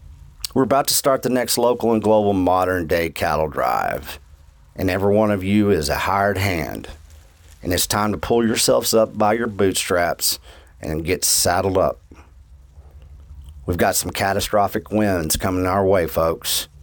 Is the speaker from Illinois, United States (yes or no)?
no; Texas, United States; See, I come from the Llano Estacado, the desert high plains, a place that is referred to as the Caprock and the land of the Comanches, Camacharia, the Texas Panhandle